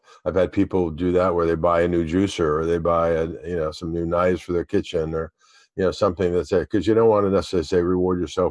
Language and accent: English; Michigan, United States; now in California, United States; I mean, I grew up in Michigan, so it was much more definitive seasons.